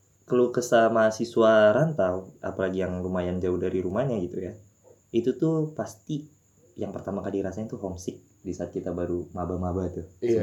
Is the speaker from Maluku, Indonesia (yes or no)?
no; Bandung, West Java, Indonesia; Gue kan dari Bandung ya, gue kangen banget masakan Sunda, kayak seblak, cemilan-cemilannya lah, cilok.